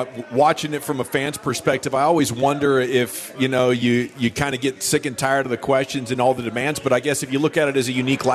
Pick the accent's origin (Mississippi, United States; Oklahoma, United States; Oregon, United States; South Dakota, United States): Oregon, United States; also born or lived in Washington; I grew up in Oregon and Washington, and I can testify to that fact.